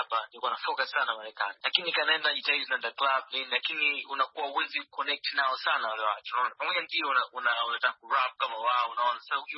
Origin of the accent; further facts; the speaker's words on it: Tanzania; kama natoka Tanzania